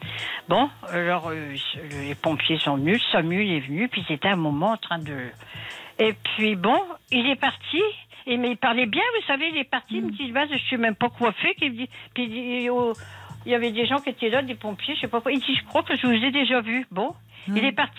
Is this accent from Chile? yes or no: no; Beauvais, Hauts-de-France, France; a dit chimio à Paris. On est de Beauvais, forcément.